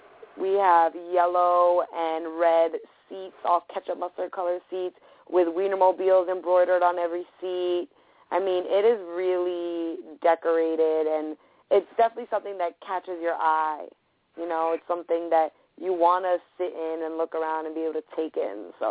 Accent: Woodhaven, New York, United States; I mean, I was born and raised in Woodhaven. I'm a native New Yorker, Queens, Woodhavener.

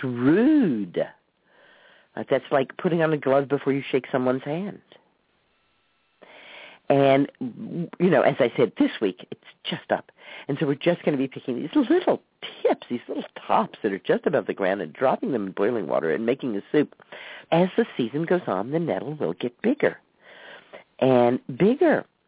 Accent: the South, United States; But, we grew up in the South, and you just weren't allowed to be like that.

